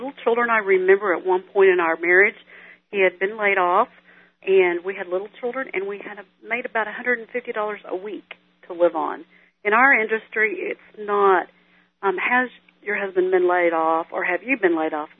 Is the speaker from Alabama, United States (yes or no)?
no; Odessa, Texas, United States; Well, I grew up out in West Texas in the big city of Odessa in Midland